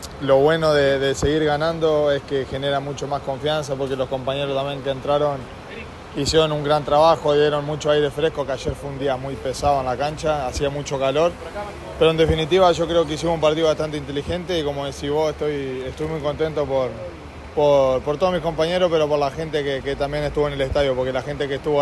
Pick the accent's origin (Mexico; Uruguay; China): Uruguay; moved away; esta es mi casa, fue como mi lugar en el mundo que encontré, que salí de Uruguay.